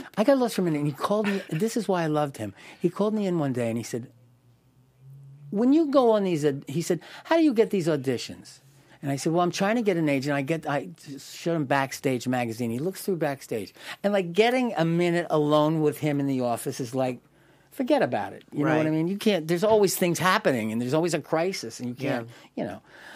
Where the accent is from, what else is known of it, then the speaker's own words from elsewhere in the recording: Philadelphia, Pennsylvania, United States; you know, I'm from Philly, let's get it going.